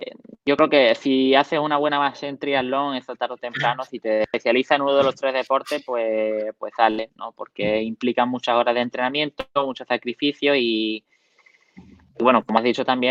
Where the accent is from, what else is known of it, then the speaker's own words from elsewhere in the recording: Coín, Andalusia, Spain; eso fue una feria de mi pueblo aquí en Coín